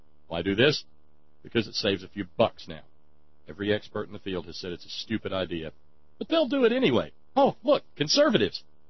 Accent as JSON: {"language": "English", "country": "Australia", "accent": "Aussie", "said": "And I won't subject you to my Aussie accent version of the same thing."}